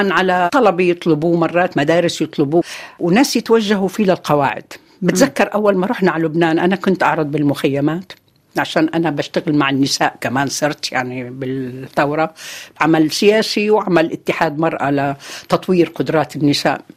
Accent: Karak, Karak Governorate, Jordan; born there; أنا كمان من مواليد الكرك جنوب الأردن.

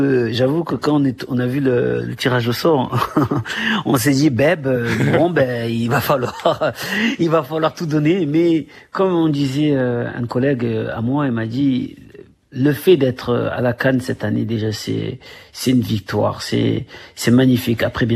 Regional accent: Comoros; Moi, je suis comorien.

